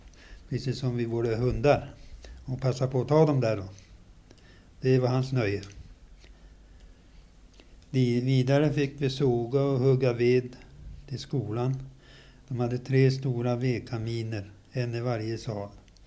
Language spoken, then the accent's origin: Swedish; Uppsala, Uppsala County, Sweden; born there; jag föddes så 1906 i Uppsala domkyrkoförsamling.